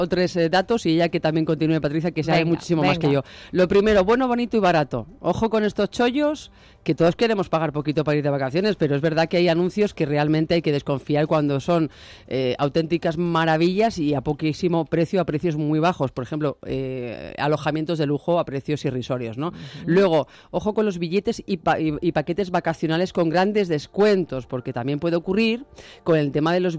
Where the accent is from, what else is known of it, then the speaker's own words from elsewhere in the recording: Valladolid, Castile and León, Spain; de personas que, por ejemplo, Valladolid, de mi tierra, incluso de Madrid